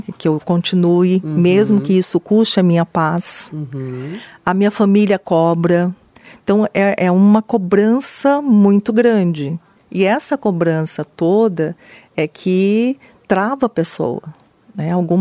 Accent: Cuiabá, Mato Grosso, Brazil; Eu sou cuiabana... Amo minha cidade, amo minha terra, minha família é daqui.

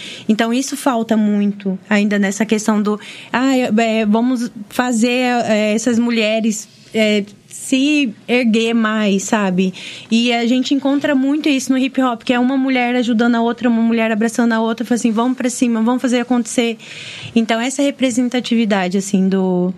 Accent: Cuiabá, Mato Grosso, Brazil; eu vim lá de Cuiabá.

